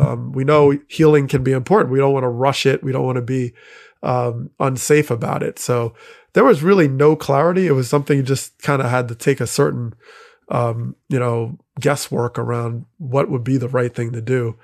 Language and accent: English; New York, United States; because growing up in New York, I remember, I think it was in 94 or somewhat earlier, a truck drove in and tried to like blow up by the lower level through the docks.